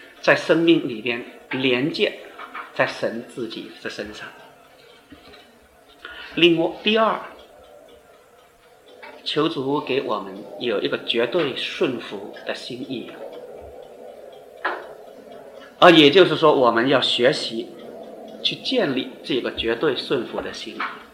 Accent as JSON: {"language": "Chinese", "country": "China", "said": "我们中国人的农历是根据月亮"}